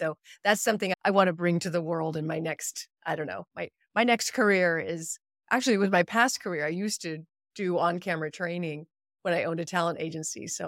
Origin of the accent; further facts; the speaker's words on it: California, United States; I grew up in the Silicon Valley, and we had a friend who is now known as the godfather of the Silicon Valley, Ron Conway